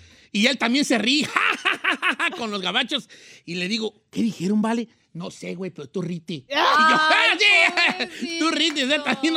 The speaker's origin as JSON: {"language": "Spanish", "country": "Mexico", "said": "Y nosotros éramos como seis mexicanos."}